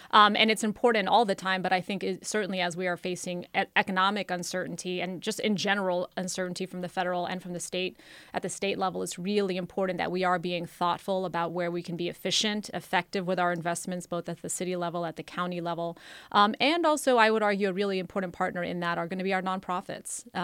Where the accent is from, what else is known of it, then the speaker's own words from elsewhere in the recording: United States; I'm a proud first-generation American. My mom came to this country over 40 years ago.